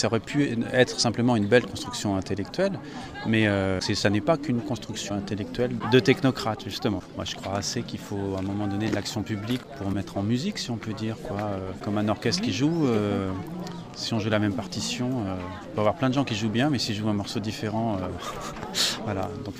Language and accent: French; Grenoble, Auvergne-Rhône-Alpes, France; Moi, je suis de Grenoble, je suis de l'université